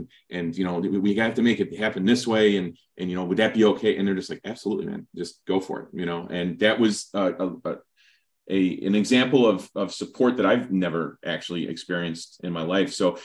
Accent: Chicago, Illinois, United States; now in San Antonio, United States; You know, I'm originally from Chicago, but moving to Texas and being in San Antonio

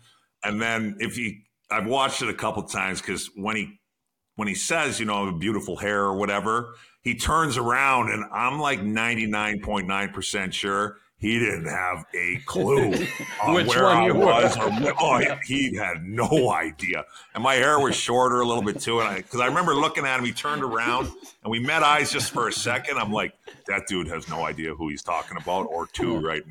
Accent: Fort Saskatchewan, Alberta, Canada; that makes sense because I'm from Alberta. So I'm from Fort.

